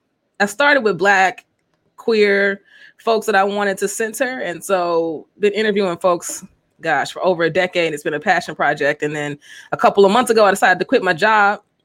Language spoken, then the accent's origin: English; Chicago, Illinois, United States; also born or lived in Des Moines, Iowa; I spent my time at Drake in Des Moines, Iowa, and I'm from Chicago, y'all. So y'all already know that was culture shock.